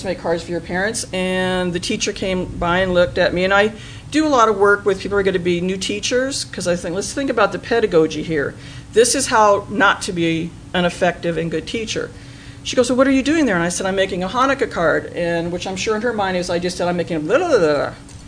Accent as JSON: {"language": "English", "town": "San Diego", "region": "California", "country": "United States", "tie": "born or raised there", "said": "And I grew up in San Diego. There wasn't even a flag there. You'd think of all places, San Diego. Big military town, there'd be that."}